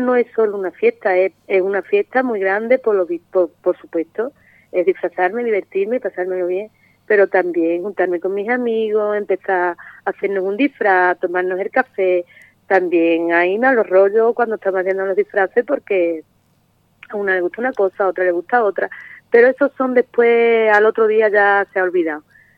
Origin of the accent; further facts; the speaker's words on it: Santa Olalla, Andalusia, Spain; now in Monesterio, Spain; llevo 24 años viviendo aquí en Monesterio, soy de Santa Olalla